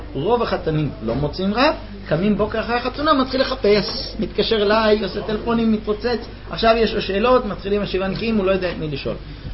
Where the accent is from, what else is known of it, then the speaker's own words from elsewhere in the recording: United States; אני אמריקאי, בארצות הברית סודה, הכוונה זה כל